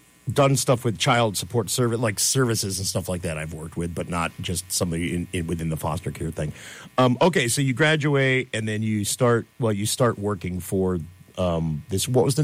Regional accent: Schenectady, New York, United States; Yeah, yeah. I grew up near there. I grew up in Schenectady.

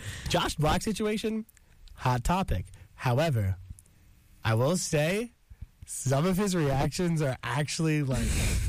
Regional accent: New York, United States; I'm from Long Island.

